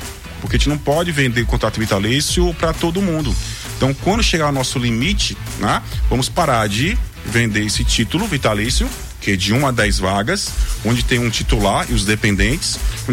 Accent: Fortaleza, Ceará, Brazil; Eu sou de Fortaleza, sou do Ceará. E lá é calor ou mormaço.

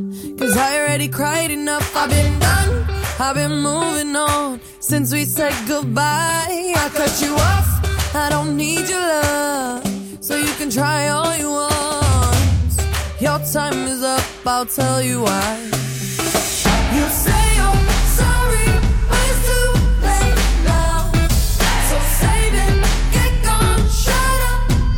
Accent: São Paulo, Brazil; Porque eu sou do interior de São Paulo

